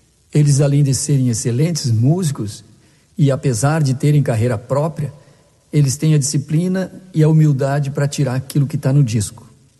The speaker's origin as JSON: {"language": "Portuguese", "town": "São Gabriel", "country": "Brazil", "tie": "born or raised there", "said": "Sou natural de São Gabriel e tenho atualmente 69 anos."}